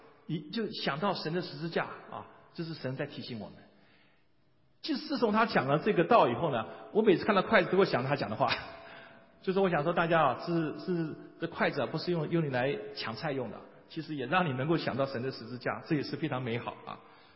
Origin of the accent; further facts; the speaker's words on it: Taiwan; 我是从台湾来的，我们在台湾现在还是见面呢，见到就说你吃饱没？